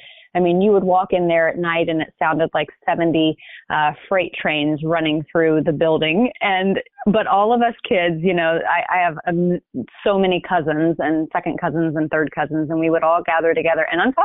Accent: Hoover, Alabama, United States; now in California, United States; I grew up in Birmingham, Alabama, in a suburb called Hoover.

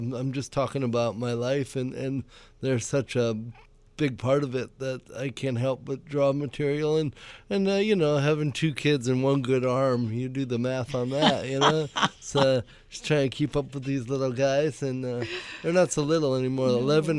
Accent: Cameroon; born there; I was born in Cameroon, West Africa.

